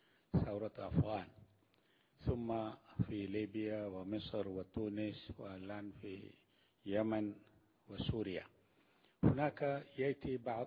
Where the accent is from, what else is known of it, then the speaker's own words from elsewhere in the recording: India; Arabic is a second language; نحن العجم من الهند